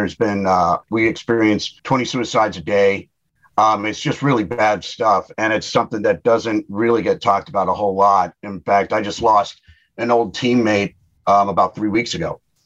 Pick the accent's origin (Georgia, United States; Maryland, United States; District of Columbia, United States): Maryland, United States; And we're both from Maryland.